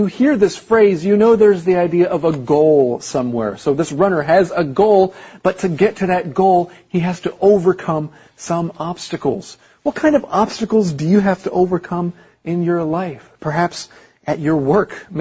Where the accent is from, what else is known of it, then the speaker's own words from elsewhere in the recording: Taiwan; first language Chinese; English is a second language; I mean, I grew up in Taiwan, so I was learning Chinese.